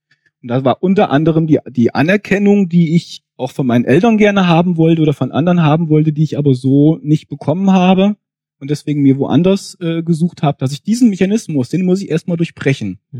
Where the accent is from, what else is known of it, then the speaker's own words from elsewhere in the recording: Fulda, Hesse, Germany; also ich bin in einem Vorort von Fulda aufgewachsen